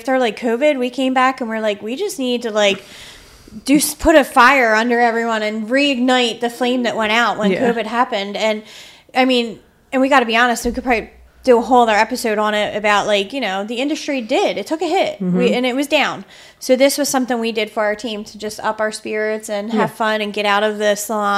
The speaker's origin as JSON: {"language": "English", "town": "Philadelphia", "region": "Pennsylvania", "country": "United States", "said": "Yes, we are from Philly, and we love the Eagles and the Phillies."}